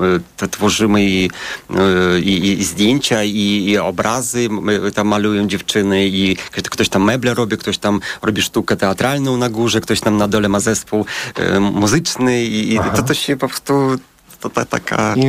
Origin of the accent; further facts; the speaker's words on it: Belarus; now in Poland; chociaż byłem urodzony w innym kraju, mieszkam w innym kraju, ale to tam dzieciństwo spędziłem na Białorusi.